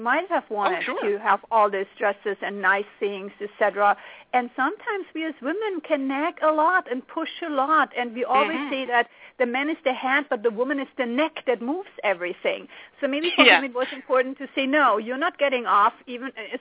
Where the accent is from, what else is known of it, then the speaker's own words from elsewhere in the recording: western Germany, Germany; I grew up in Western Germany next to the Iron Curtain, so I'm very familiar with Eastern Europe